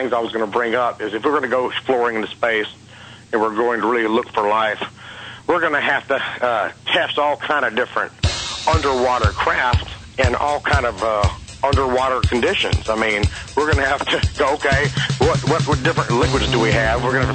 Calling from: Louisiana, United States; in Louisiana.

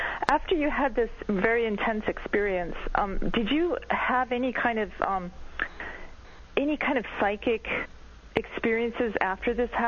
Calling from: Seattle, Washington, United States; I'm calling from Seattle.

